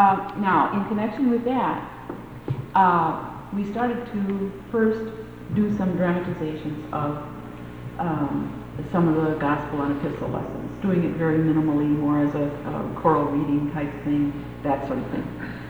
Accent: Tacoma, Washington, United States; I'm from Tacoma, Washington.

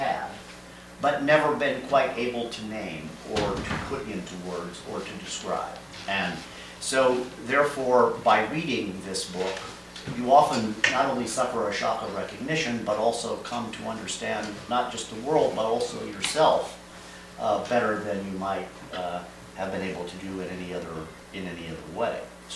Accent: Valparaiso, Indiana, United States; I'm from Valparaiso, Indiana, where I teach at Valparaiso University.

